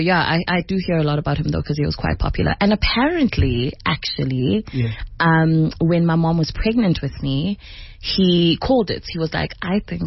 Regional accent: Durban, KwaZulu-Natal, South Africa; So I was born in Durban, and I lived in Durban for 13 years with my mom's sister

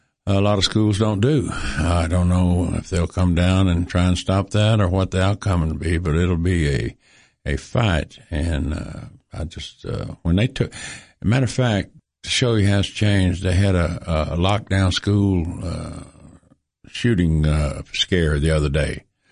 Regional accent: Detroit, Michigan, United States; born there; I was born in Detroit, Michigan

